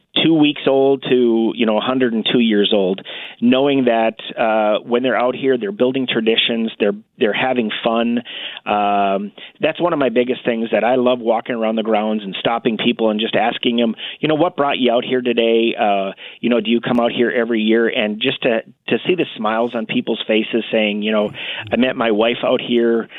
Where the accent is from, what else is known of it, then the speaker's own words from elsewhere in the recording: North Dakota, United States; Up in North Dakota, yep.